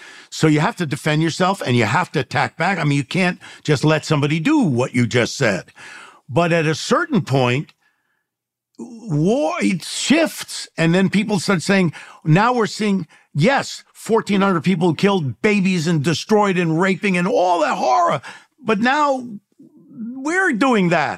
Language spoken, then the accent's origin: English; New York, United States; now in Los Angeles, United States; But like you, I grew up in the Bronx and in New York and then out here in Los Angeles.